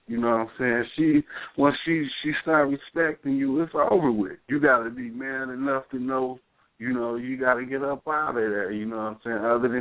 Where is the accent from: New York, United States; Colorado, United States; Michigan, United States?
Michigan, United States; Detroit; You know, I'm from Detroit. You know, it's like 90% black here